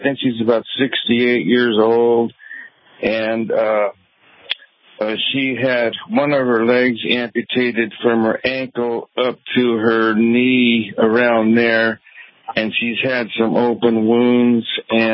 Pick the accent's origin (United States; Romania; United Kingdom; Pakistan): United States; El Cerrito, California